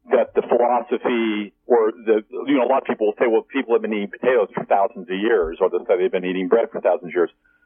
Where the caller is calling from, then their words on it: Missouri, United States; Missouri.